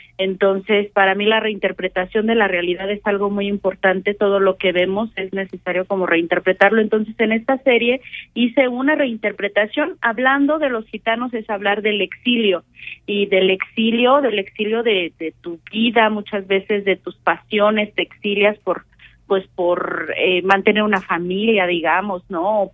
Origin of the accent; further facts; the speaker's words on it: Querétaro, Mexico; soy artista queretana